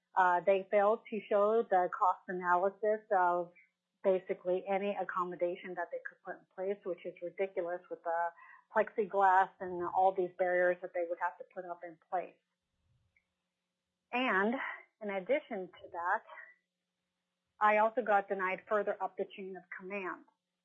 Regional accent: Chugiak, Alaska, United States; I'm from Chugiak, Alaska

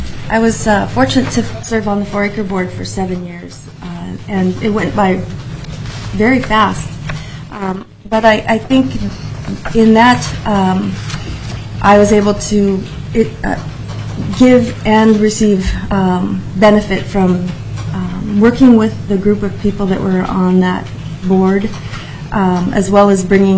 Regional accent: Anchorage, Alaska, United States; also born or lived in Tatitlek; I grew up in Anchorage. My mother is from a village called Tetitlik in the Prince William Sound, and so I grew up between those communities.

